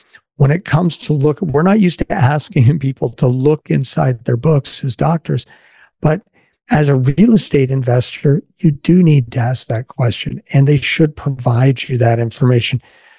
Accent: the West, United States; now in Green Bay, United States; I mean, I grew up in the West and oil and gas was a big part of the economy when I was a kid.

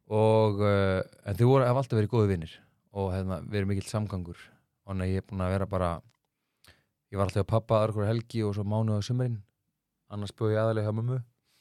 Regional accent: Reykjavík, Capital Region, Iceland; Ég ólst upp í Reykjavík, alltaf á 2 stöðum.

